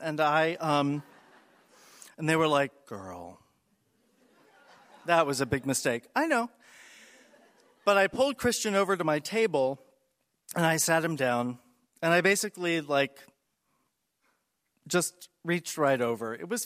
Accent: East Coast, United States; I was from the East Coast and, like, bougie, and my family was liberal.

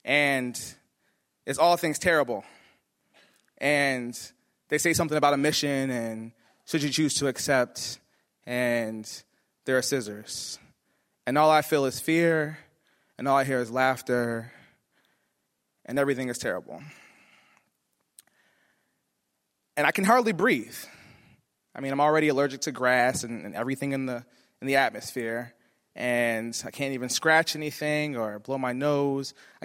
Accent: Elwood, New Jersey, United States; And I grew up in Elwood, New Jersey, and I grew up in a rural suburban area in a white house with my grandparents.

